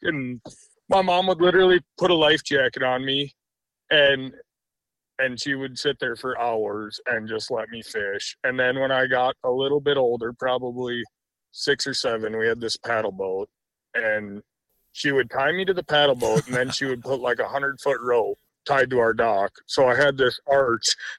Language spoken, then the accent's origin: English; Alexandria, Minnesota, United States; So originally I grew up in Alexandria, Minnesota. I grew up on the lake.